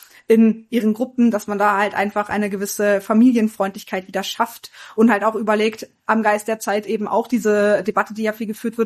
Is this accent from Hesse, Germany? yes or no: no; North Rhine-Westphalia, Germany; ich komme aus der Bundesrepublik